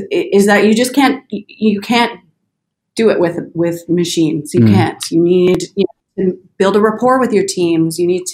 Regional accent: Toronto, Ontario, Canada; I'm from Toronto originally.

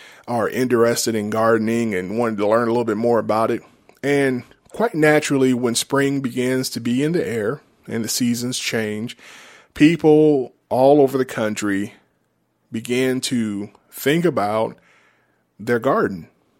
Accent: Georgia, United States; You know, I grew up in South Georgia. I grew up in rural South Georgia. So I lived around farms and I was always outside in the country.

